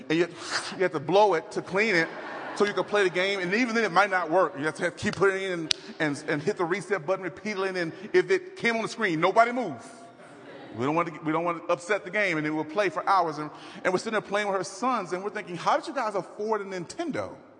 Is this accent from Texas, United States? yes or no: yes; Dallas, Texas, United States; I'm from Dallas, but I'm not from the country. We're in the center of the city.